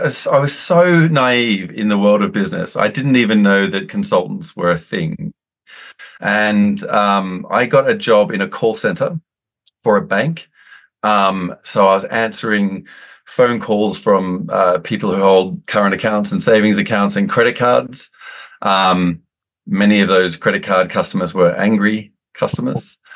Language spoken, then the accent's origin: English; Sydney, New South Wales, Australia; In Sydney. I grew up in Sydney.